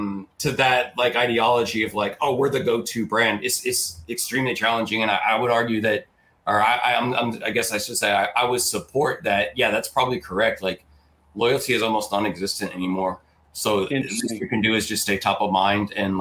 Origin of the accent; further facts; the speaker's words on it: Missouri, United States; I'm a redneck. Like, I'm from Southern Missouri, dude.